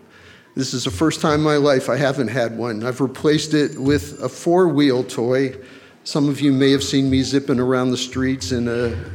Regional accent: Pennsylvania, United States; I grew up in Pennsylvania in a Jewish family, so I'm a Jewish convert.

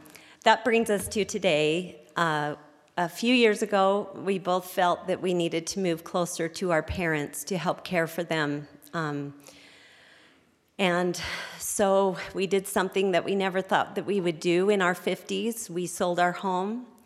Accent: Provo, Utah, United States; I grew up in Provo. My husband grew up in Orem.

